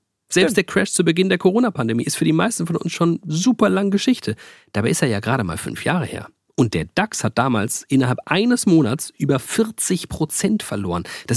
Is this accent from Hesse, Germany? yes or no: yes; Frankfurt, Hesse, Germany; Jetzt komme ich ja zufällig aus Frankfurt.